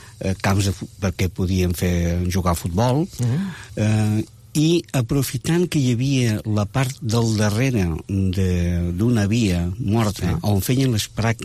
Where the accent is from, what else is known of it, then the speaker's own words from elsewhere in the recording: Lleida, Catalonia, Spain; Jo vaig néixer a Lleida.